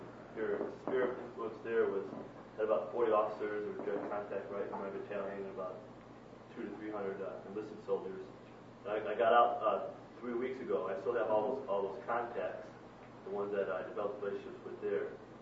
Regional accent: Tyler, Texas, United States; I'm originally from Tyler, Texas, which is east of Dallas.

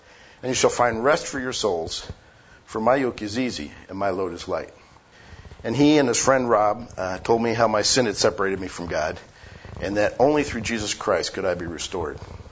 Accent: Oklahoma, United States; also born or lived in Alaska; He mentioned I was from Oklahoma because he knew you would feel okay about that. He didn't mention to you that I was born in the territory of Alaska, which is the one state that can say it's bigger than Texas.

